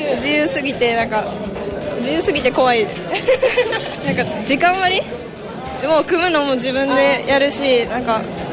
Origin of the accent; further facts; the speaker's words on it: Ehime, Japan; now in Osaka, Japan; 私は愛媛県